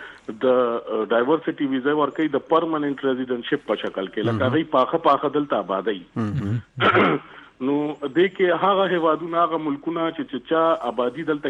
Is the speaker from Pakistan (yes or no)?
yes; Pakistan; also born or lived in Saudi Arabia; زه اوس پاکستانی یم خو چونکه زه پیدایش زما د سعودي دی